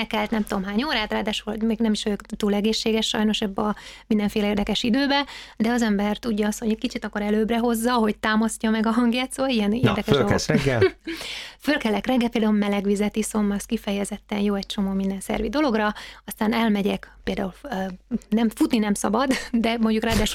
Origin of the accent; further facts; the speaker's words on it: Székely Land, Romania; ez a Hunc utazás, ami Székelyföldet úgy mutatja be, amiben én felnőttem